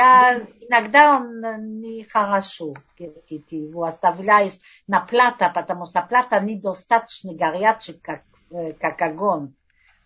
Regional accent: Antwerp, Flanders, Belgium; moved away as an adult; now in Israel; Я родился в Антверпен, в Бельгии. Я была там до, когда мы женились в Бельгии, мы жили в Бельгии сначала, но я хотела прийти в Израиль.

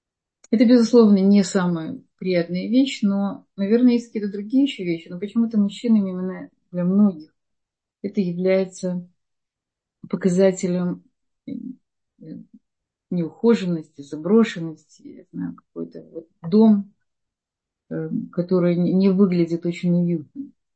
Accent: Odesa, Odesa Oblast, Ukraine; Я сама из Одессы, я видела семьи из Одессы

